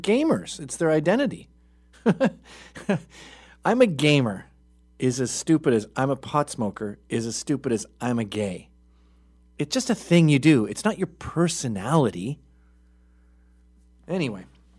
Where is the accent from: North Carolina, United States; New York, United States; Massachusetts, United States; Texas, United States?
New York, United States; Bronx; I'm from the Bronx.